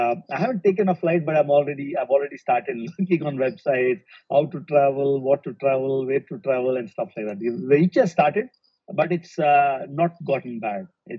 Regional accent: India; English is a second language; being Indian. Ever since we grew up, everything is Pakistan, Pakistan, Pakistan.

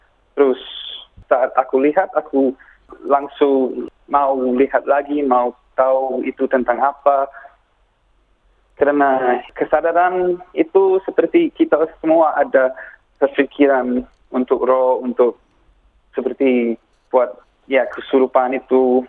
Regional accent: Australia; born there; Indonesian is a second language; Karena aku tinggal di Australia, aku lahir di Australia.

